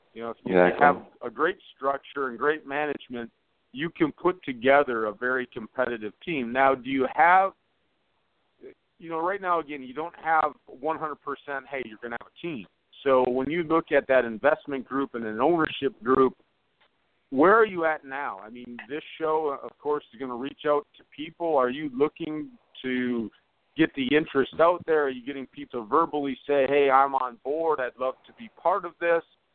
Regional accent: Wisconsin, United States; a.k.a. for my home state, the Milwaukee Braves, when they moved.

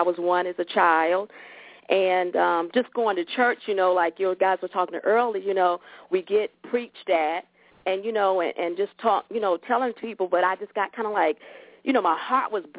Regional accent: Compton, California, United States; I'm from Compton, California. I live on the East Coast now, and so I came from the gangbanging, you know, thing.

